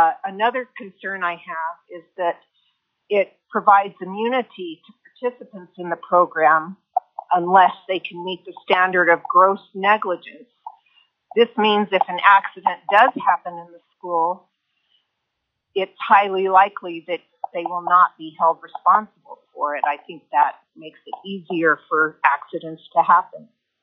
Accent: North Pole, Alaska, United States; I'm from North Pole. I'm a mother and a grandmother, and I'm a 36-plus year resident of Alaska.

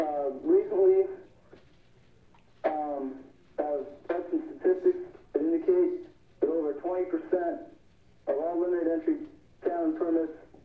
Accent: Alaska, United States; I'm 23 years old. I was born and raised in Alaska.

